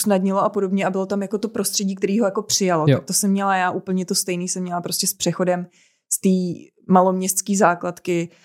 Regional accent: Habartov, Karlovy Vary Region, Czechia; nepocházím přímo ze Sokolova, ale jsem původem teda z Habartova.

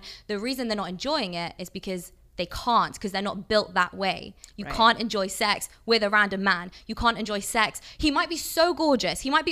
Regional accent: London, United Kingdom; born or raised there

